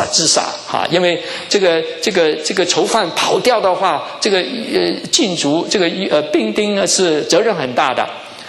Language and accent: Chinese; Guangdong, China; 我们广东人呢是家族观念，没有国族观念的，非常的团结。